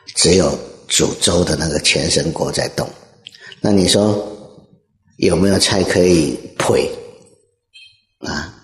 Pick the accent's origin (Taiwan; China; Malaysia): Taiwan; 我们台湾比较有的就是豆腐乳啊，